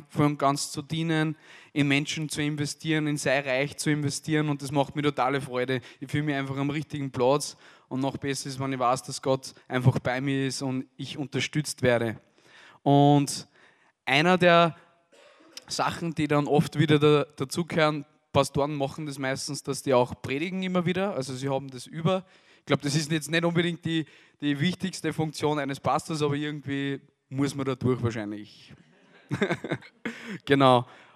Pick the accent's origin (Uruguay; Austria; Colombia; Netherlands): Austria; Asten, Upper Austria; now in Linz, Austria; ich komme aus Linz, ursprünglich aus Asten, also da war ich der Sache noch ein bisschen näher hier in Steyr. Jetzt lebe ich in Linz